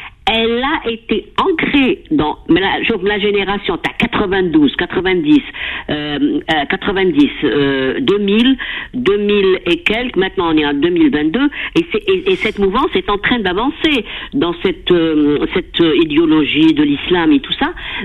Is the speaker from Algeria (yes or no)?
yes; Algeria; born there; Moi, quand je suis née en Algérie...